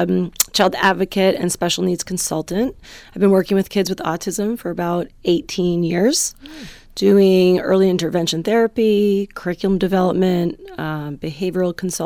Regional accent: New York City, New York, United States; I moved from New York. I am a New Yorker, true and true.

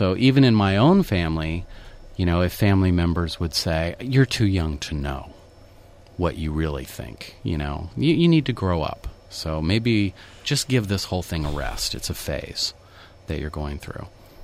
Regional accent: Ohio, United States; But, you know, I grew up in Muskingum County, Ohio, which is an Appalachian county near the West Virginia border.

